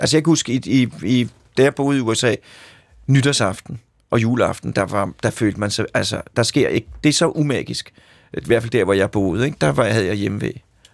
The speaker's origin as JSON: {"language": "Danish", "country": "Germany", "second_language": "Danish", "said": "fordi jeg er jo bare tysker"}